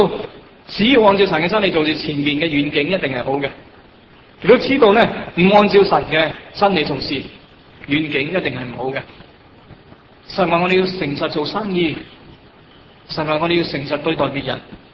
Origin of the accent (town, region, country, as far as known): Hong Kong